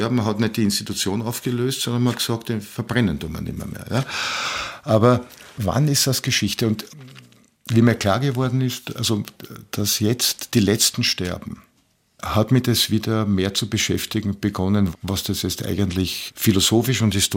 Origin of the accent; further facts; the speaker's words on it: Vienna, Austria; Also man kann jetzt schwer sagen, ich bin in Wien aufgewachsen in dem Sinn, dass ich von Kindheit an die Topografie Wiens gelernt hätte, ja. Aber die Großeltern und meine Familie, die zum Teil ja jüdisch ist, aber das ist mehr so ein Kulturjudentum